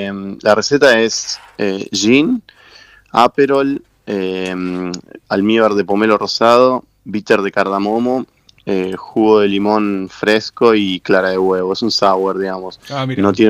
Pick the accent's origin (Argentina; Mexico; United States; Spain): Argentina; Rosario, Santa Fe; soy de Rosario